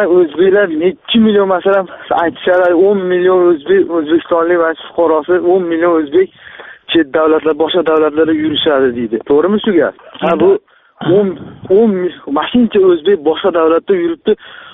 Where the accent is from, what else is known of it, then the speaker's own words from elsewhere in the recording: Andijan, Andijan Region, Uzbekistan; Andijondanman. … Andijondanman.